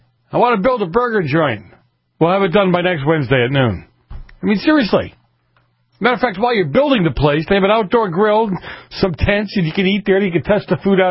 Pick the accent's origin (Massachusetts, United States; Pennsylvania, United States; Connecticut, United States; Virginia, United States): Massachusetts, United States; Boston; I grew up in, some of you know, I grew up in Boston, the north end of Boston when I was a kid.